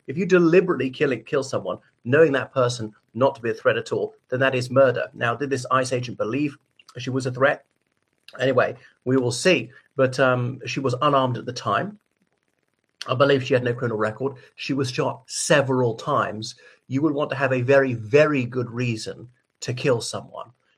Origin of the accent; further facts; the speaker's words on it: Ireland; from Ireland.